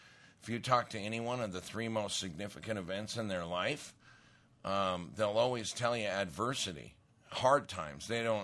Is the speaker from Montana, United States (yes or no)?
yes; Great Falls, Montana, United States; I rode my bike down to the church in my hometown of Great Falls, and I asked the pastor.